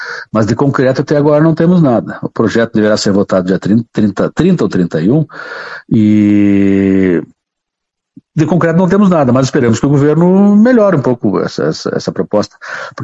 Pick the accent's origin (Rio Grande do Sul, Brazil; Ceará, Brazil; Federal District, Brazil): Rio Grande do Sul, Brazil; Ijuí; Eu sou natural de Ijuí.